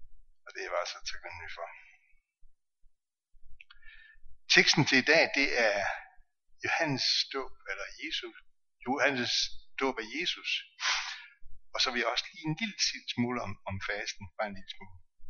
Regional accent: Odense, Region of Southern Denmark, Denmark; og jeg er født og opvokset i Odense, Fynsland.

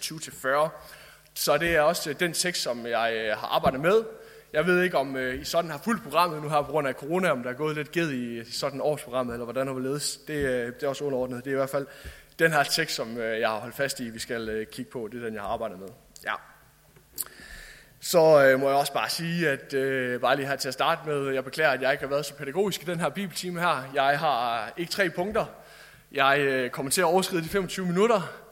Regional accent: Hvidebæk, West Jutland, Denmark; now in Copenhagen, Denmark; Ellers så er jeg fra Vestjylland, så hvis ikke jeg lyder som en københavner, så er det også bare derfor. Jeg kommer fra Hvidebæk, opvokset i Hvidebæk, og har boet i København cirka 5 års tid.

